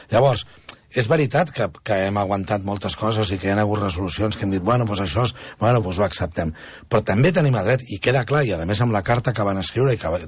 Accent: Catalonia, Spain; som catalans i tenim una altra llei nosaltres, diferent a la resta dels espanyols

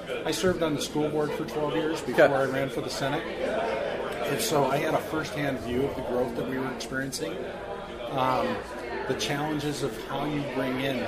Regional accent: Minnesota, United States; I moved there when I was in junior high. So moved around before that. So this is my hometown.

